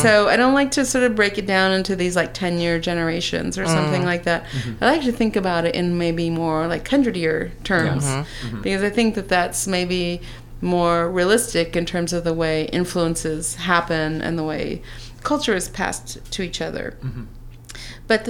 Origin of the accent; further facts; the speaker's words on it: California, United States; now in New York, United States; I'm officially reside in New York, but I'm from California.